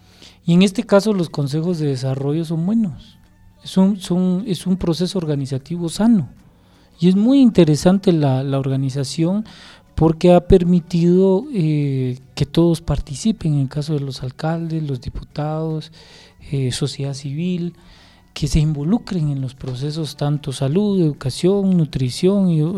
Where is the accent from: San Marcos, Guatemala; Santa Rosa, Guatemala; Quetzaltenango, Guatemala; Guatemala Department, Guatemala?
San Marcos, Guatemala; yo soy de acá de San Marcos